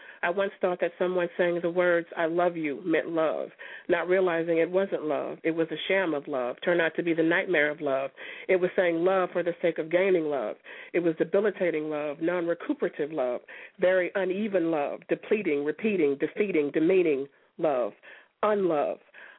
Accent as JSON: {"language": "English", "town": "Atlanta", "region": "Georgia", "country": "United States", "said": "I am from Atlanta. I am 47 years old"}